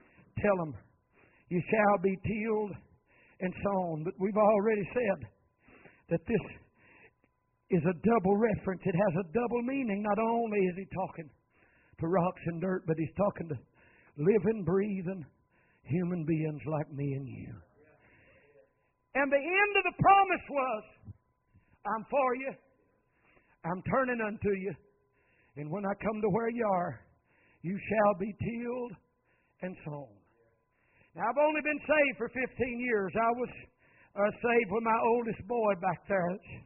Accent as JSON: {"language": "English", "region": "North Carolina", "country": "United States", "said": "Now, I'm from Randolph County, North Carolina, and it's probably like this land up here in the hills of Virginia. The county I'm from, we've got red clay"}